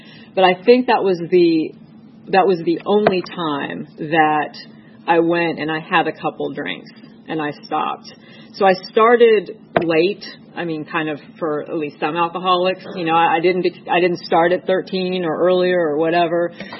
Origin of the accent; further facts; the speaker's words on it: Kansas, United States; I grew up in Kansas, and I grew up in a house that was pretty chaotic.